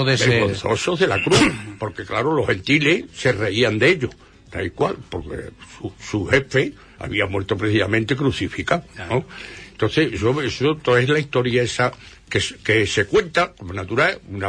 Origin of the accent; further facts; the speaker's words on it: Cueva de la Mora, Andalusia, Spain; yo soy de Huelva. Fíjate qué curioso, porque claro, yo mi vida ha transcurrido en Huelva.